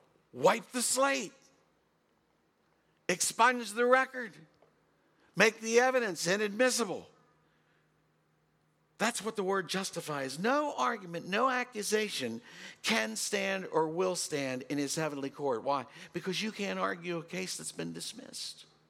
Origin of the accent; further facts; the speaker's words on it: Waynesboro, United States; You know, even in my hometown, Waynesboro, there's tattoo parlors.